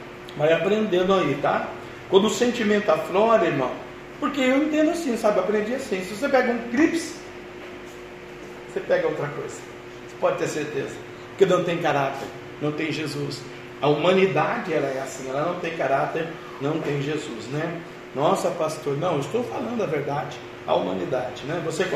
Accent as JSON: {"language": "Portuguese", "town": "Jussara", "country": "Brazil", "tie": "born or raised there", "said": "Minha mãe me ensinava, eu sou muito pobre. Nasci e cresci no Jussara"}